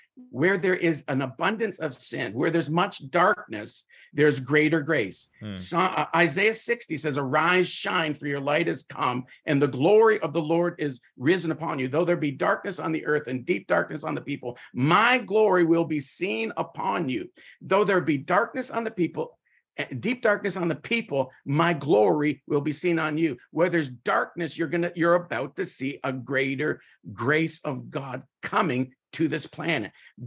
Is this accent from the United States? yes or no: no; Canada; I'm from Canada, Ganada. Ganada is a Mohawk word that means the village. And that's this hairdo right here. It's for real. I grew up on a Mohawk territory. I am Mohawk. My grandfather was full-blooded Mohawk